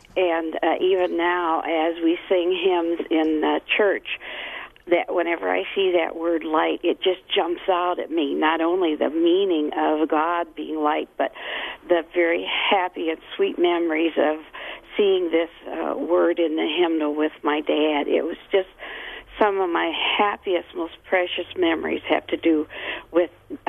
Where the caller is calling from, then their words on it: Wabasha, Minnesota, United States; I'm from Wabasha, Minnesota.